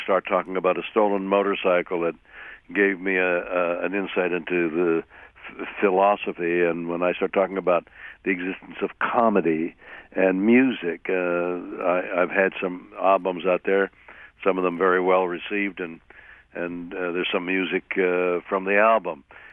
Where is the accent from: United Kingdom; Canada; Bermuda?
Canada; moved away as an adult; now in New York, United States; I come from the theater from Canada. I did a lot of theater there and then came to New York as a young actor in a classical play and then just remained, essentially.